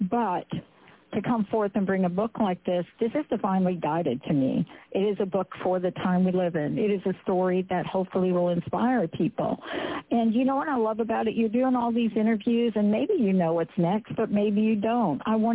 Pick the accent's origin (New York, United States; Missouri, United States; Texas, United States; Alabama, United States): New York, United States; Bronx; I mean, I'm a girl from the Bronx, New York, and I did grow up in projects. I was homeless at 17